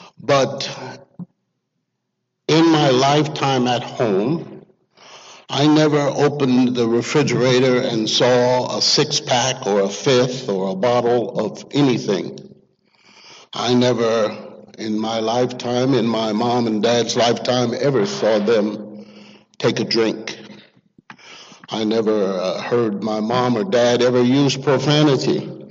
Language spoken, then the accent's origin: English; Newark, New Jersey, United States; moved away as an adult; Now, I came out to California from Newark, New Jersey, toughest city I've ever seen in my life.